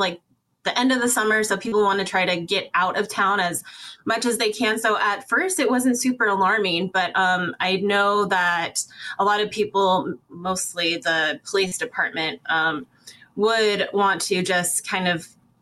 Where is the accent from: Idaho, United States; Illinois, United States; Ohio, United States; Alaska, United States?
Alaska, United States; Nome; But growing up in the Nome geographic location, I would say that, you know, sometimes people will go out camping